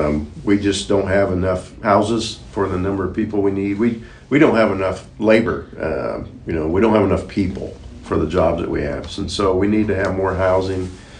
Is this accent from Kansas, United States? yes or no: yes; Wellington, Kansas, United States; now in Ottawa, United States; My background, I'm a Kansas kid. I grew up in Wellington, Kansas.